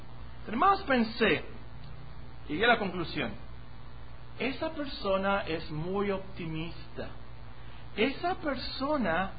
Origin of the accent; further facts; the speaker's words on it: Mexico; a lo mejor somos mexicanos y somos pobres.